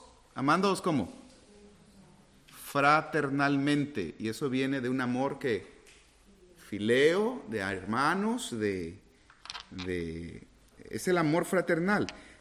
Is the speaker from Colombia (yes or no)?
no; Tabasco, Mexico; Soy tabasqueño como el presidente